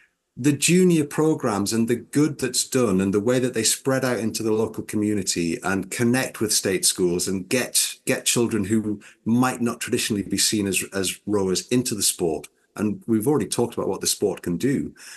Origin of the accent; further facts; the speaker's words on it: North East England, United Kingdom; I'm from Northumbria